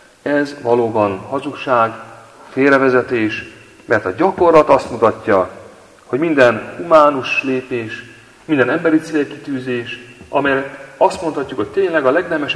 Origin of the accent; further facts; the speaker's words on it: Téglás, Hajdú-Bihar, Hungary; Abban a templomban, ahol én felnőttem tégláson